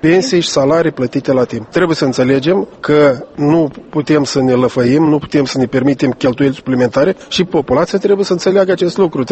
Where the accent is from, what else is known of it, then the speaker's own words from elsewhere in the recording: Varatec, Moldova; Să admitem din satul meu, din Varatec, până la Zecani, sunt 10 kilometri.